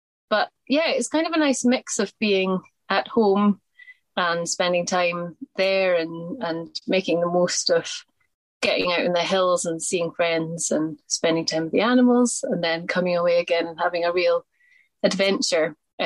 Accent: Scotland, United Kingdom; we'll have a little pennant that says we're from Scotland up, I think, so that other people who are Scottish can come and wave hello.

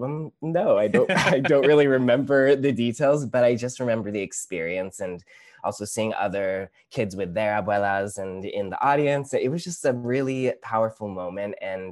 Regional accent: Los Angeles, California, United States; I'm born and raised in Los Angeles. So we would go to Center Theater Group and we would see

